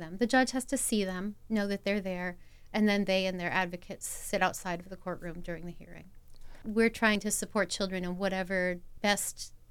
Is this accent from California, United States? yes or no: no; Baltimore, Maryland, United States; I grew up in Baltimore. I saw a lot of people who were struggling and suffering